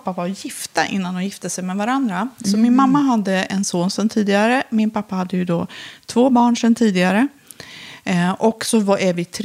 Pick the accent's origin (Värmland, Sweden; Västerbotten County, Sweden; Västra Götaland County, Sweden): Värmland, Sweden; Filipstad; Min uppväxt var ju... Jag växte upp i Filipstad.